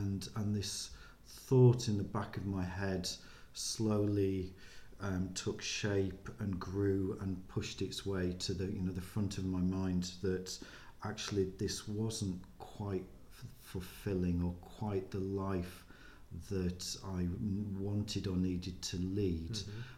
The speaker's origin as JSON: {"language": "English", "region": "North West England", "country": "United Kingdom", "tie": "born or raised there", "said": "But I was brought up in the Lake District, which was a wonderful an idyllic childhood"}